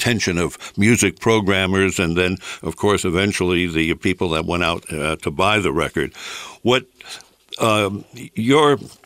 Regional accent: New York City, New York, United States; indeed, they were the heroes of my neighborhood growing up in the Bronx at East 233rd Street. That's way in the northeast corner of the Bronx

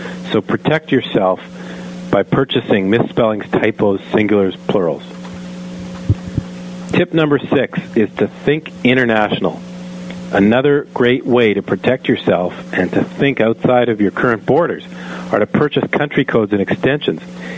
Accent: Canada; I am a Canadian, and .ca, you know, a lot of North American businesses

